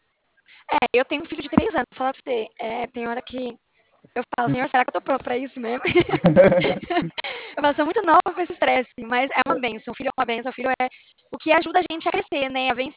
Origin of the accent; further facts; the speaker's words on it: São Paulo, Brazil; Ó, eu sou de São Paulo. Eu não vou mentir, eu sou de São Paulo.